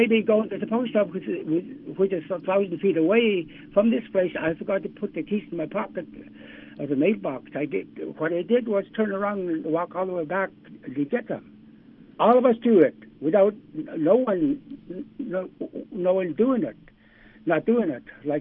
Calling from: Eek, Alaska, United States; I'm calling from Eek, Alaska.

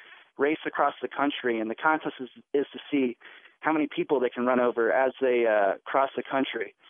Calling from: Carrboro, North Carolina, United States; I'm calling from Carrboro, North Carolina.

